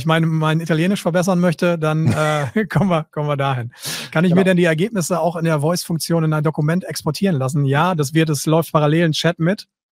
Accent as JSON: {"language": "German", "region": "North Rhine-Westphalia", "country": "Germany", "tie": "born or raised there", "said": "ist nicht ganz so weit weg von meiner Heimat, Grüße ins Münsterland"}